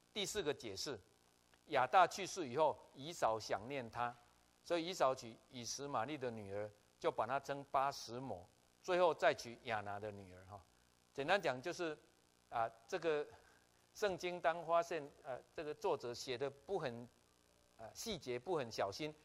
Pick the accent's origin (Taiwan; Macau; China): Taiwan; 那我台湾人也是中华民族